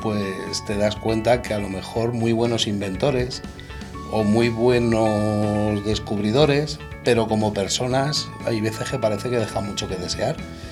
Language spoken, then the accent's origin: Spanish; Madrid, Community of Madrid, Spain; born there; Nací en Madrid el 28 de junio de 1975.